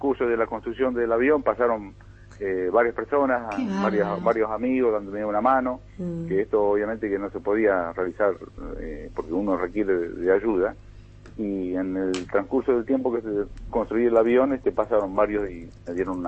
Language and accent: Spanish; Misiones, Argentina; yo soy de Misiones, oriundo de Misiones, y vivíamos muy cerca del aeropuerto